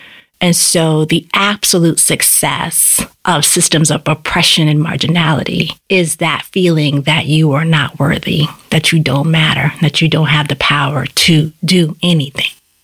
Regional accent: Boston, Massachusetts, United States; because I grew up in Upham's Corner. That's where I was a kid.

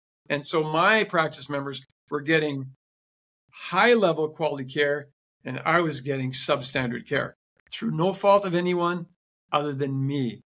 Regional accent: Northern Canada, Canada; I'm from Northern Canada. We didn't have any indoor facilities like that.

